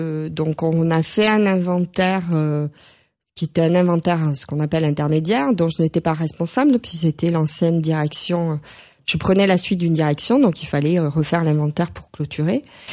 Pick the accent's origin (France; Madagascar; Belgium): France; Nouvelle-Aquitaine; je suis très, très attachée à la maison familiale dans laquelle mm-hmm. j'ai grandi dans les Landes.